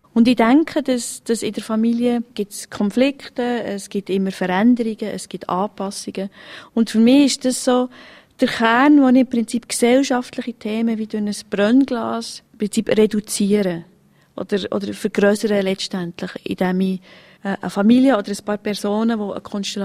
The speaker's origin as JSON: {"language": "German", "country": "Switzerland", "said": "als Schweizer"}